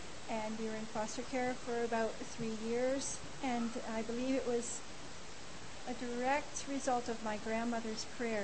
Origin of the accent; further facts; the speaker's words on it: Toronto, Ontario, Canada; also born or lived in Halifax, Nova Scotia; I was born in Halifax, Nova Scotia, and my family lived in the Halifax Harbor area for the first 7 years of my life. And when I was seven, my mom and dad took all of us kids and relocated to Toronto, Ontario.